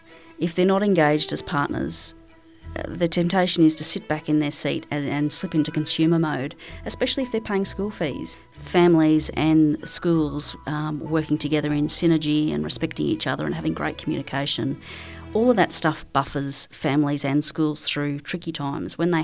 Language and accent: English; Queensland, Australia; I'm born and bred in Queensland.